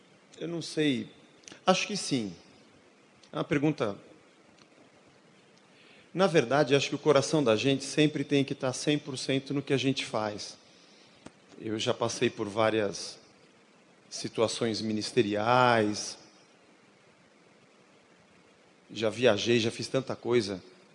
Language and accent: Portuguese; São Paulo, Brazil; menino pobre, vindo do Nordeste, barriga d'água, joelho bola, cabeça grande, magro, nasci no Ipiranga. Meu pai é filho de italianos, imigrantes, minha mãe filha de mineiros